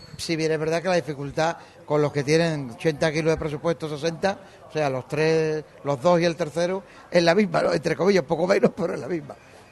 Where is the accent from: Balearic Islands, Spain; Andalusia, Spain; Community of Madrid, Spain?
Andalusia, Spain; Málaga; a mí como malagueño y como cajista